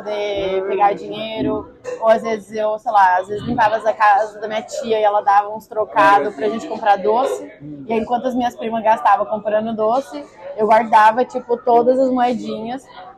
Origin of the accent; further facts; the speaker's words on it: São Paulo, Brazil; aí eu sou de São Paulo, mas eu já, como eu já tinha essa coisa de querer morar fora, ir pra fora do país